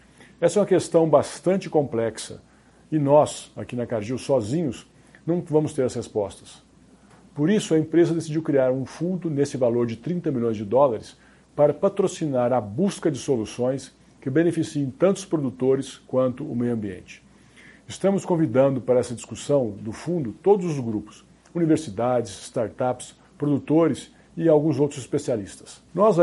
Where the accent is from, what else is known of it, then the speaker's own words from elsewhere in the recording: Cerrado, Brazil; born there; inclusive eu mesmo, que nasci no Cerrado